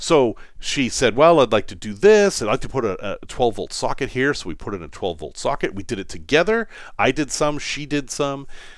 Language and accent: English; Massachusetts, United States; 50 years ago, I was a child growing up in Massachusetts